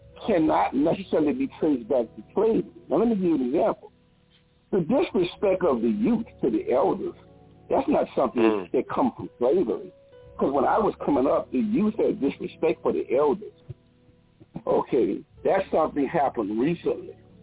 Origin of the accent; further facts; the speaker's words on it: New Orleans, Louisiana, United States; You know, at one time, like I'm from New Orleans, and a lot of New Orleans people in the 1940s and 50s, they all went to California.